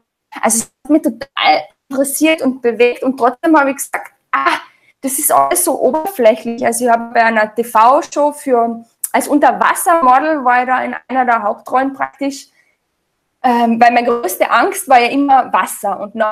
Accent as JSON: {"language": "German", "country": "Austria", "tie": "born or raised there", "said": "also ich bin ganz normal in Österreich aufgewachsen"}